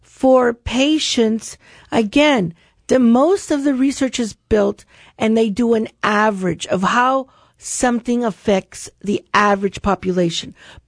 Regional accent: Florida, United States; You know, I grew up here in Charlotte County.

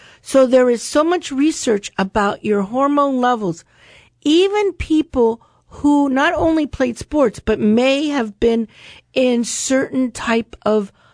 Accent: Florida, United States; Well, I grew up here in Florida, and I don't remember doing that, but...

